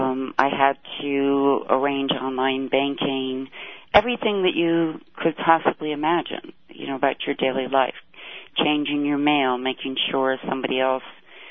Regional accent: United States; now in Egypt; No, I won't. I'm an American, and that's fine. And I live overseas.

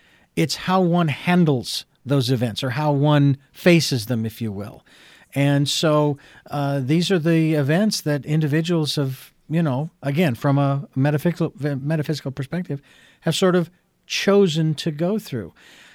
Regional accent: Arizona, United States; and I was born and raised in Arizona, so I sort of relate.

